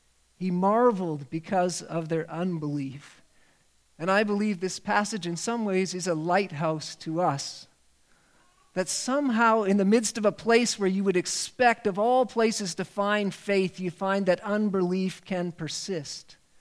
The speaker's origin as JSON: {"language": "English", "region": "British Columbia", "country": "Canada", "tie": "born or raised there", "said": "Now, I grew up on the West Coast, and many times on the West Coast, people would go out boating"}